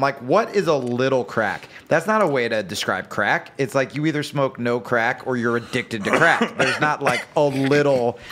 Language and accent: English; New Jersey, United States; I grew up poor in New Jersey, so like if I got high, it was laced and I was in trouble.